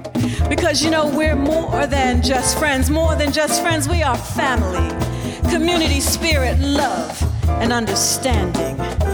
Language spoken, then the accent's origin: English; Philadelphia, Pennsylvania, United States; Being a nature girl, I grew up in Philadelphia and in North Philly. Fairmount Park was my playground.